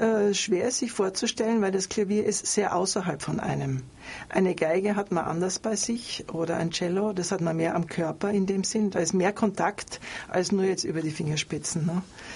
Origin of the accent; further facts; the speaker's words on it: Graz, Styria, Austria; Die Steiermark ist meine Heimat. Ich bin in Graz geboren